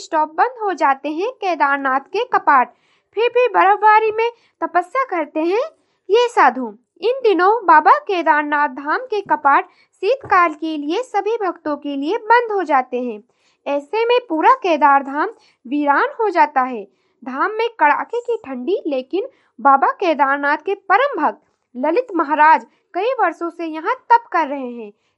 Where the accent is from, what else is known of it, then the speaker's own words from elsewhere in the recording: Uttar Pradesh, India; और मैं गोंडा जिले से हूँ।